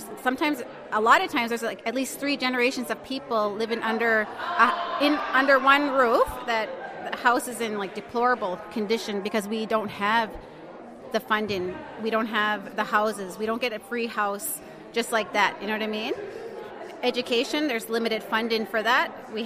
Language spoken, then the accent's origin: English; Eskasoni, Nova Scotia, Canada; We're all from Eskasoni.